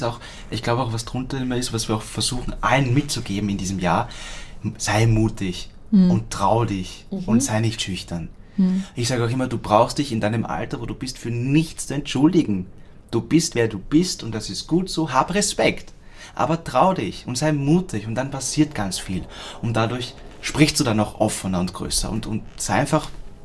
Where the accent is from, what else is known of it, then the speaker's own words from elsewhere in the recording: Vienna, Austria; ich bin Wiener